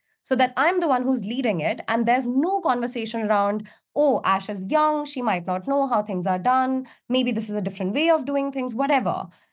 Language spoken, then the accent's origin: English; India; now in United Kingdom; So I'm from India. When I moved to the UK, it was so painful because I was not able to transfer any capital. So as an Indian, like, and as an Asian brown immigrant, you don't have any credit history.